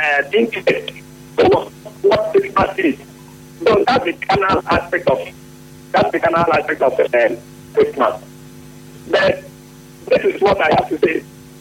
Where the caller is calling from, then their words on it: Port Harcourt, Rivers, Nigeria; I'm coming from Port Harcourt.